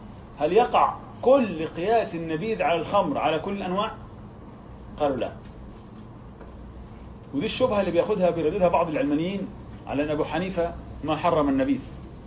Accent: Egypt; وبعض البلدان عندنا في مصر تعمله بالأرز.

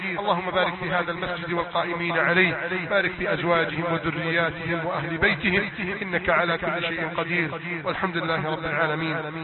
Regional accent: Egypt; اللهم احفظ بلدنا مصر

